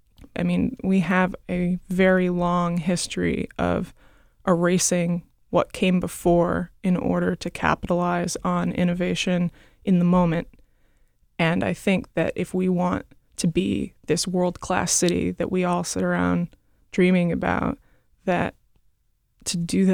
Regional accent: East Coast, United States; I mean, I am from the East Coast, and I'm used to dense cities

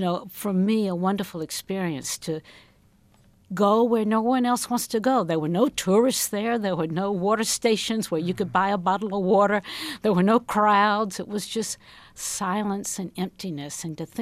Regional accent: South Carolina, United States; Well, I grew up in South Carolina, so I had no awareness of this going on. But certainly, I've grown up in an area where there's quite a bit of racial discrimination.

